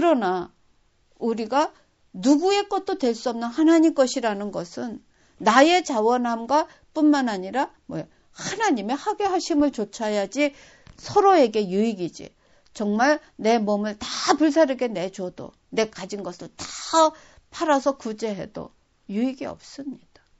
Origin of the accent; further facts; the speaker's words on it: Seoul, South Korea; moved away; 전 서울에서 태어나서 서울에서 쭉 자랐고 또 외국에서 쭉 생활을 하다 보니까